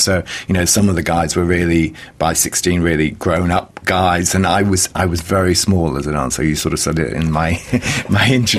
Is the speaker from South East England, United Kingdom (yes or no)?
no; Yorkshire and the Humber, United Kingdom; and she was from Italy and I was from Yorkshire. And so at that time, Yorkshire seemed so far away, we never even went back home for the weekend.